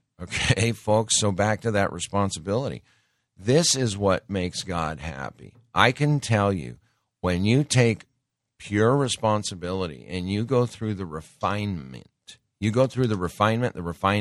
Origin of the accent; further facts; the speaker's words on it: Montana, United States; I grew up in Montana on country music